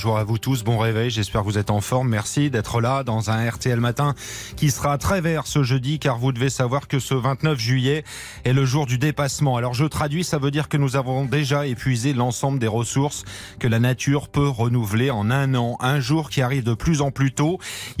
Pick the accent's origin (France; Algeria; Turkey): France; où chez nous en France, il est 7h